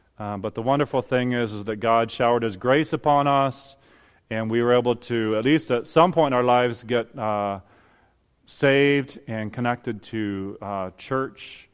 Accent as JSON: {"language": "English", "town": "Grand Rapids", "region": "Michigan", "country": "United States", "said": "And we come from Grand Rapids, Michigan, and so our ministry is a little bit different than a typical missionary."}